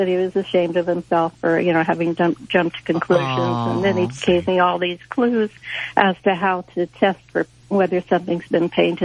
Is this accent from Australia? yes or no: no; San Diego, California, United States; Well, part of his problem was, I'm from San Diego, and apparently there's a well-known person in San Diego that does sell repainted stuff as original